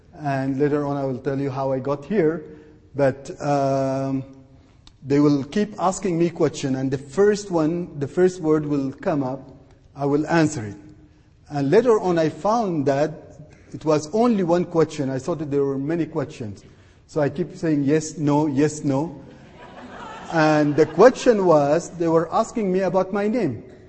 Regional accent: Sudan; English is a second language; moved away as an adult; now in Canada; Well, originally, actually, I came from Sudan. When I came to Canada, actually, I didn't speak any English.

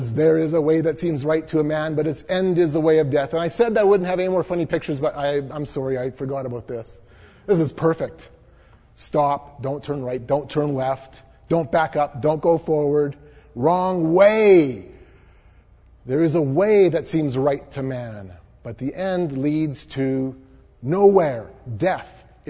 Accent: Gladstone, Manitoba, Canada; in my hometown. Now, my hometown is called Gladstone, Manitoba. Some of you probably have driven through it.

